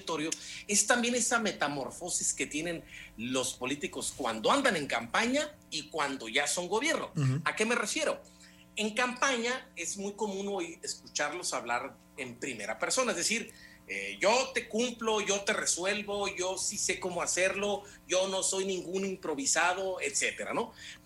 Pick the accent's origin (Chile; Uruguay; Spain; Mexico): Mexico; seguimos siendo, creo, los mexicanos, personas nobles